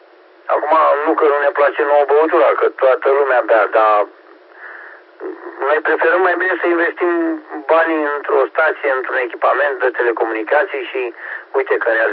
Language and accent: Romanian; Pitești, Argeș, Romania; de la Pitești, dacă ajută cu ceva